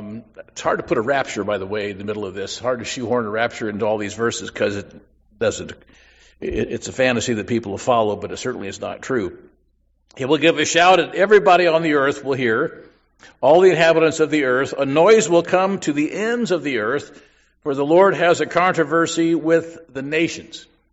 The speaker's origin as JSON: {"language": "English", "region": "Midwest", "country": "United States", "tie": "born or raised there", "said": "In the area I grew up in the Midwest, I've seen quite a number of tornadoes."}